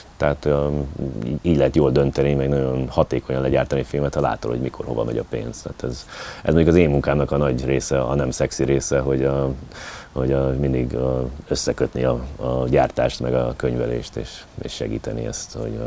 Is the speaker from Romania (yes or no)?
no; United States; now in Hungary; Tehát én Amerikában nőttem föl, és itt töltöttem a nyaraimat Magyarországon, így tudtam magyarul, meg hát maradt meg be a magyar, és nem felejtettem el az évek alatt. Én már itt élek most már 20-valahány éve.